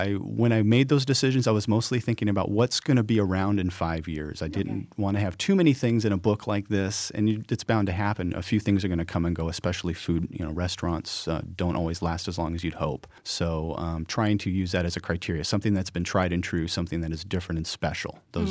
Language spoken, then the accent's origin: English; California, United States; I've lived out here since 1994, and I grew up in the Inland Empire.